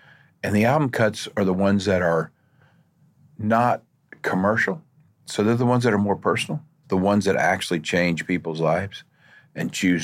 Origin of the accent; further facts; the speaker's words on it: Oklahoma, United States; I don't know. I'm from Oklahoma.